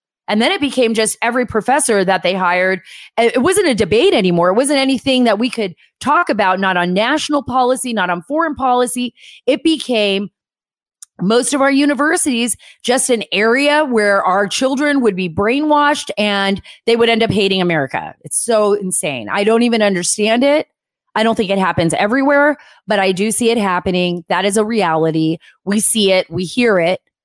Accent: Saudi Arabia; I grew up in Saudi Arabia.

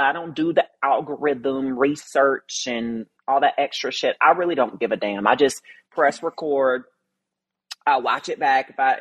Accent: the South, United States; also born or lived in Los Angeles; now in Nashville, United States; So I'm from the South. And I think like I moved to LA with, and don't get me wrong, like I loved LA.

